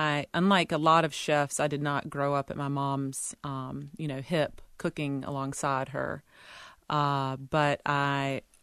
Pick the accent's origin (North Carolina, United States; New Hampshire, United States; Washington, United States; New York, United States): North Carolina, United States; born or raised there